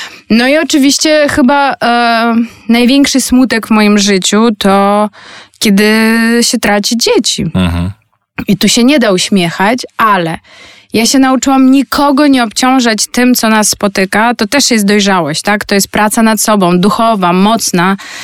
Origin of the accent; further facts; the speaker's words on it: Ukraine; Polish is a second language; Jestem po prostu, tu akurat jestem typową Ukrainką.